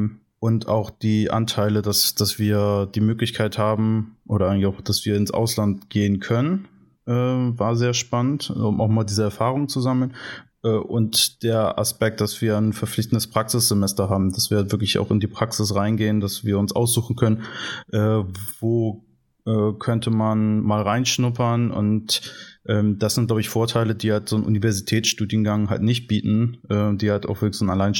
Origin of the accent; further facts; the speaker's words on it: Delmenhorst, Lower Saxony, Germany; Und ich komme selber aus der Region um Bremen, aus Delmenhorst